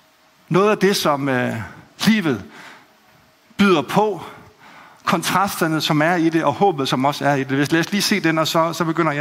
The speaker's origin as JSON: {"language": "Danish", "region": "Jutland", "country": "Denmark", "said": "Jeg er selv jyde."}